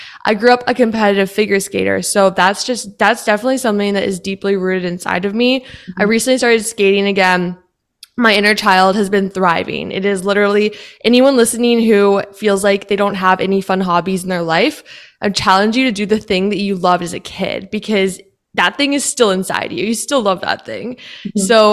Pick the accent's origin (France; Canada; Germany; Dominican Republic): Canada; also born or lived in West Texas, United States; I grew up in Canada. That's where my childhood was. I've lived all over the place though. Originally I was born in West Texas, so part Texan, part Canadian.